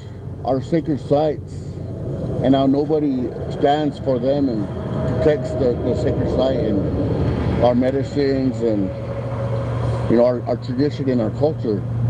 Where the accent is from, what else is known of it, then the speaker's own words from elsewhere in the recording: Nevada, United States; I'm from the Walker River Paiute Tribe.